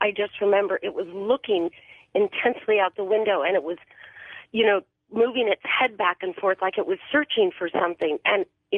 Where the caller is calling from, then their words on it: Burbank, California, United States; I'm calling from Burbank. I'm right up the street from you.